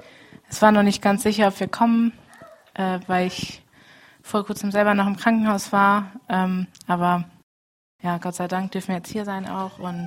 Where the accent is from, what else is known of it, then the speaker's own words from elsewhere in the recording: Hüllhorst, North Rhine-Westphalia, Germany; ich bin 18 Jahre alt. Ich komme aus der Gemeinde Hüllhorst oder wir kommen von da.